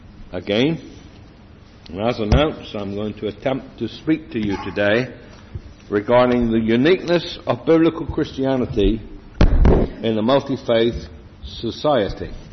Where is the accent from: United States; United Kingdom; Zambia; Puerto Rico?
United Kingdom; England; Speaking as an Englishman here this morning, I can say this.